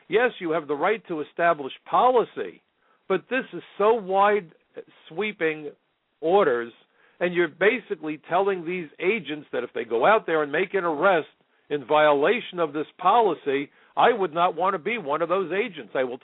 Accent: New York, United States; As a New Yorker on 9/11, I certainly saw things that I hope I never see again

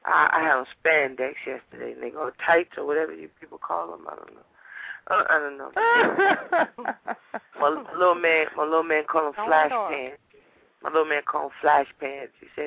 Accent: New Jersey, United States; No, I'm from Jersey.

